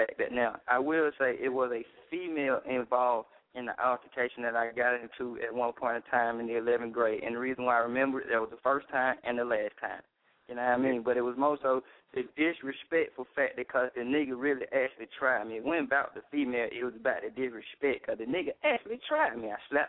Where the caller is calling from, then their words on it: Atlanta, Georgia, United States; calling from the south side of Atlanta, Khalid Park, to be exact.